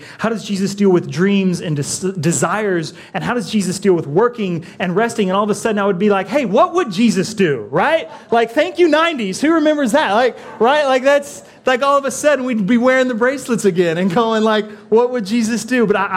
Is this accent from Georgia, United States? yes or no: no; Amarillo, Texas, United States; I'm a dude from Amarillo, Texas with zero surf culture.